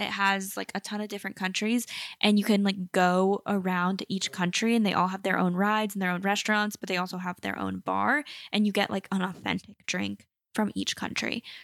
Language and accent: English; Florida, United States; And so I grew up going to Disney because I grew up in Florida.